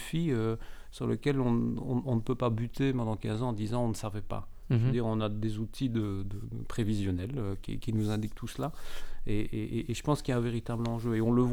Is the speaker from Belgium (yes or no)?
yes; Liège, Wallonia, Belgium; Quand on est liégeois et qu'on vous propose de prendre en charge le développement de la ville